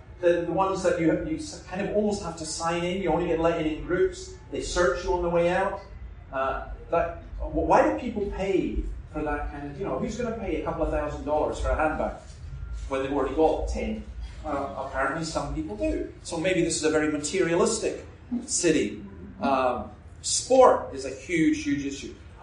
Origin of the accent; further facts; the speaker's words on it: Scotland, United Kingdom; now in Sydney, Australia; I love opera, and I love cricket, and I'm a Scotsman, and they think I'm a freak.